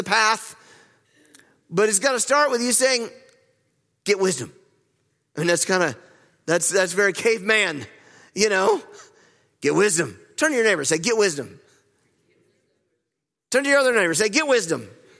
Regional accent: North Carolina, United States; I'm from North Carolina.

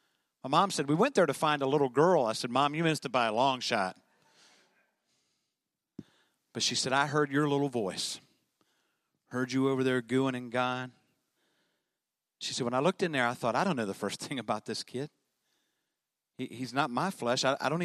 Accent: Maryland, United States; And immediately after I was born, I was placed into an orphanage in Western Maryland.

